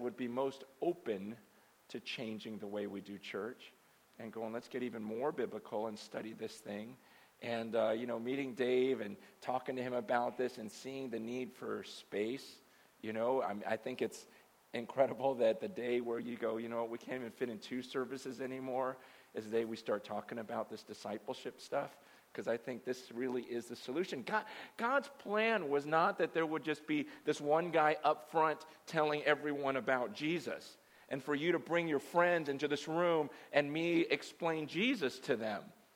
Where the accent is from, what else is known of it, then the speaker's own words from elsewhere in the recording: San Francisco, California, United States; born there; It never crossed my mind that I was born in San Francisco. Do you know I was born in Chinatown? Yeah, I was born in the hospital in Chinatown. My mother died giving birth to me in Chinatown.